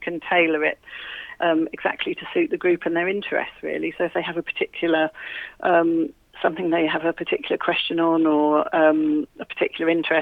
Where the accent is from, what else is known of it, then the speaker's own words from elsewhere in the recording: Cambridge, East of England, United Kingdom; I actually was born and brought up in Cambridge